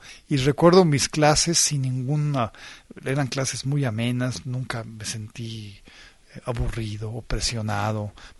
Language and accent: Spanish; Mexico City, Mexico; Yo nací en México, en la capital de México, y siempre he vivido en México. Aquí tengo mi familia, aquí nació mi hija, aquí estudié toda la preparación académica, y aquí comencé a estudiar la carrera de músico también, en el conservatorio.